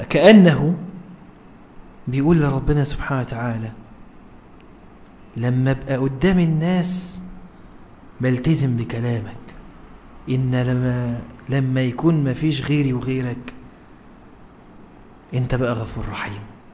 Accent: Egypt; تعرف بيقولوا كلمة كده عندنا في مصر، اللي يخاف من العفريت ايه يطلع له

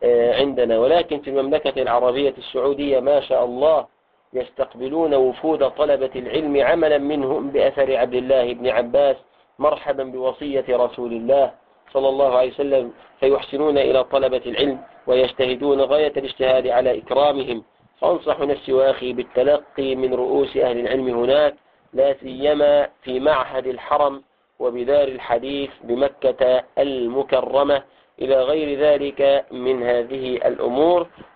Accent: Egypt

